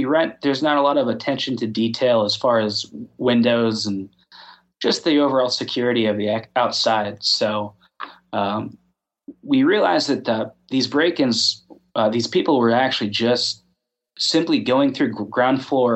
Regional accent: Pennsylvania, United States; More or less. I'm from up in northern Pennsylvania.

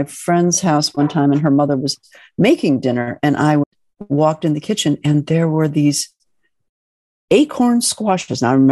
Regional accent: Midwest, United States; You know, I grew up in the Midwest. There was no actual identification with any ethnic background. It was all very much Midwestern American cuisine.

